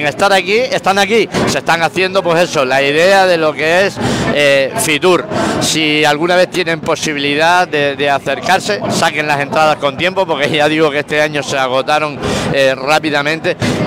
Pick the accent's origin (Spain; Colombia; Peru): Spain; Fuerteventura, Canary Islands; Siempre hemos comentado que somos africanos. La isla de Fuerteventura es la isla más africana del archipiélago canario por la distancia que nos separa del continente